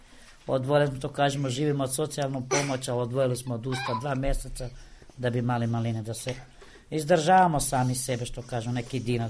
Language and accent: Serbian; Kosovo; born there; Ja sam rođena na Kosovu, ovdje sam udata, ovdje živim